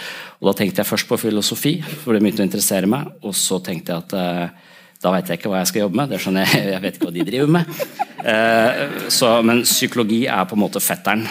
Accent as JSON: {"language": "Norwegian", "town": "Tønsberg", "region": "Vestfold", "country": "Norway", "tie": "born or raised there", "said": "Jeg vokste opp I Tønsberg, det litt sånn overfladisk sted egentlig."}